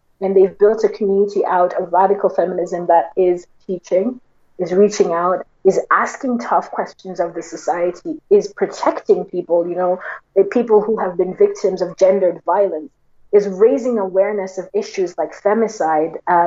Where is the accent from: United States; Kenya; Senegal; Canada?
Kenya; New communities, new ways of thinking about ourselves as Kenyan, challenging the official narrative, challenging the simplistic, developmentalist sort of narrow idea of Kenyan identity